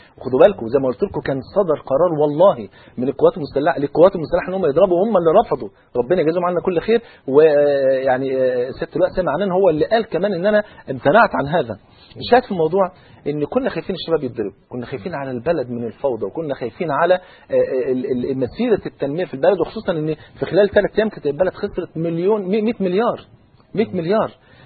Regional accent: Egypt; خليني انا مواطن مصري

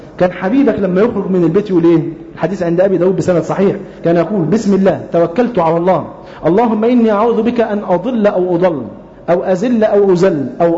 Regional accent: Upper Egypt, Egypt; المفروض التقديرات اللي عندكم هنا في القاهرة تبقى غير التقديرات اللي عندنا في الصعيد.

